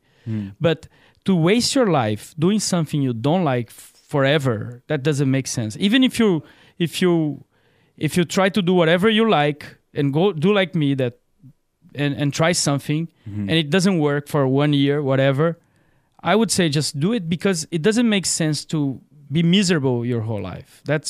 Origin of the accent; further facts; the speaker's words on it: Brazil; first language Portuguese; English is a second language; now in Portugal; My kids, I wanted to have my kids learning my mother language, Portuguese. Mm. Brazil speaks Portuguese.